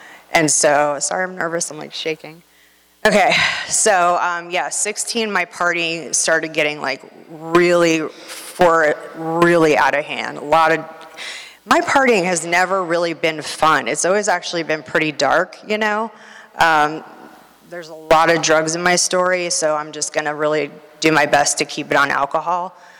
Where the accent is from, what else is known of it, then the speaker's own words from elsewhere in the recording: Florida, United States; You know, I'm from Pinellas County, came from a great family, always felt a gaping hole in myself.